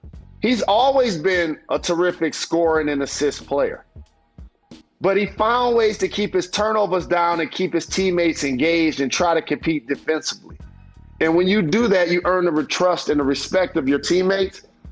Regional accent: Detroit, Michigan, United States; for the most part, Detroit is my hometown.

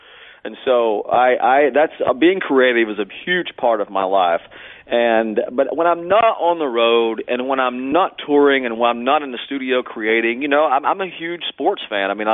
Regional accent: Knoxville, Tennessee, United States; Well, you know, I grew up in Knoxville, so, you know, Tennessee football, it was everything to us.

